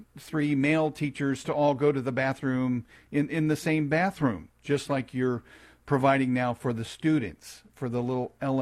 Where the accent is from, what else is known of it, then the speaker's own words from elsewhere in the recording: Kansas City, Missouri, United States; That was my school district growing up in the Kansas City area in the first and second grade.